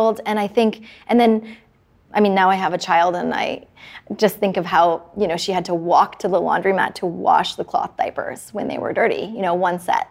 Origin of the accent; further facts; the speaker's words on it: California, United States; I wanted to write a coming-of-age story about a girl growing up in California in the 80s and 90s because I felt like it was a universal story.